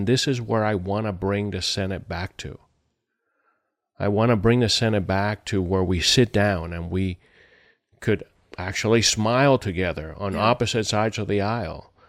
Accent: Cuba; now in United States; You know, when I came to this country from Cuba, I never thought of division.

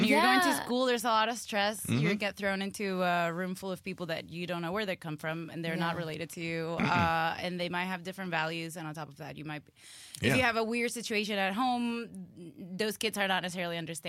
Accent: Venezuela; Not to bum me out, but my country is fucked. I'm from Venezuela. And right now it's really bad, but even when I was growing up, I got held at gunpoint really early in my life.

